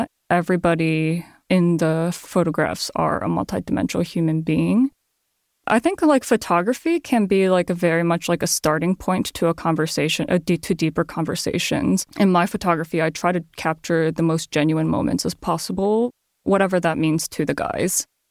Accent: Japan; now in United States; I come from Japan

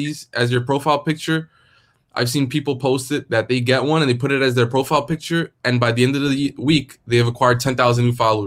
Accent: New York City, New York, United States; And, you know, I'm from New York City.

